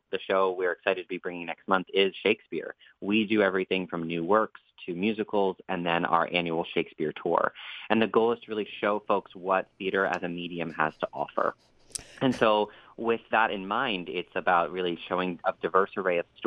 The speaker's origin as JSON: {"language": "English", "town": "Ocean City", "region": "Maryland", "country": "United States", "tie": "born or raised there", "said": "I was born and raised in Ocean City in Berlin, Maryland"}